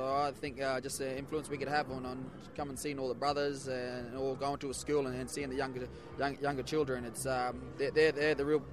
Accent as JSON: {"language": "English", "town": "Mackay", "region": "Queensland", "country": "Australia", "also_born_or_lived": "Northern Territory", "said": "I'm from the Cronulla Sharks. I'm from Queensland, Mackay, Queensland. Born in Northern Territory. I'm Garang Garang and Malakiwai, Borgiou Island."}